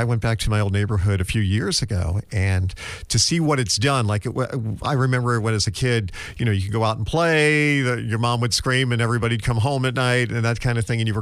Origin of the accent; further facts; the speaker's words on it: New York City, New York, United States; I grew up in the Bronx, so we had in my neighborhood, there was one family who said, I'll never sell this house.